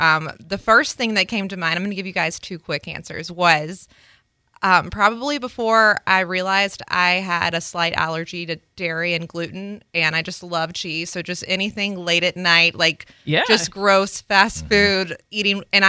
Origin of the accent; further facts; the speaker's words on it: the South, United States; I'm from the South.